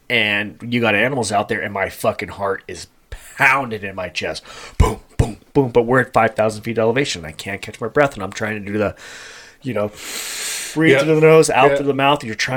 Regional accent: California, United States; and I go, I'm from California.

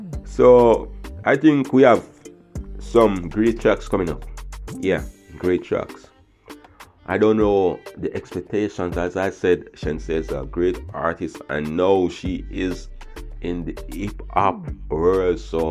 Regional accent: Jamaica; As you know, I'm a Jamaican. A lot of Jamaicans won't support it.

